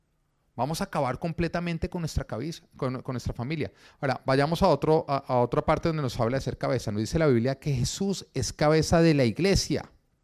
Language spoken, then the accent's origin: Spanish; Colombia; yo soy de Colombia